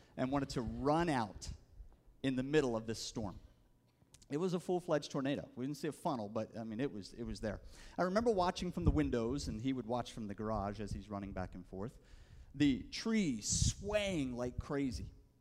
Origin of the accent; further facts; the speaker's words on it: West Chester, Pennsylvania, United States; there was a storm that came rolling through my hometown of Westchester, Pennsylvania. It's southeastern Pennsylvania, just outside of Philadelphia